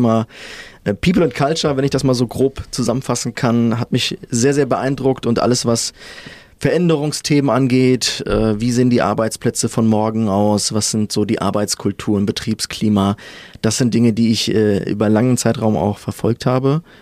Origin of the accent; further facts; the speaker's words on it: Dortmund, North Rhine-Westphalia, Germany; Ich komme ja aus Dortmund.